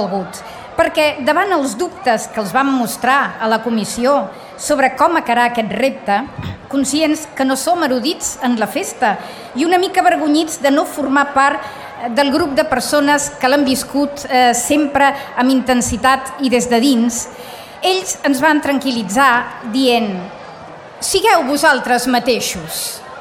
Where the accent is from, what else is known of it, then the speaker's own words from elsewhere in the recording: Barcelona, Catalonia, Spain; born there; now in Sitges, Spain; Jo sempre dic que vaig néixer a Barcelona i renéixer a Sitges amb el canvi de mil·lenni. Ara crec que ja em puc dir sitgetana.